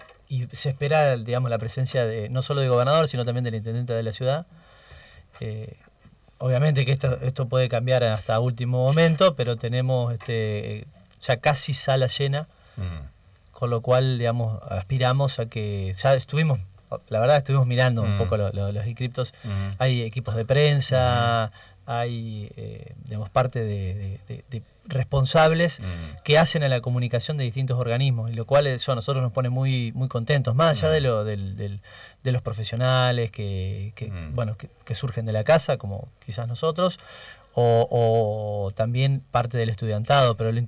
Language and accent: Spanish; Argentina; como sociedad argentina.